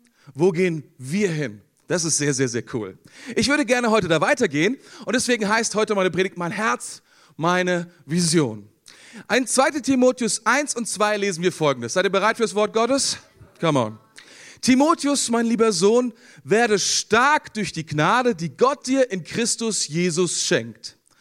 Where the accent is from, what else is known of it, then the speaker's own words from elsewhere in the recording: Mainz, Rhineland-Palatinate, Germany; ich komme aus Mainz zusammen mit meiner Frau. Wir leiten dort die Basis, die ist nun 10 Jahre alt.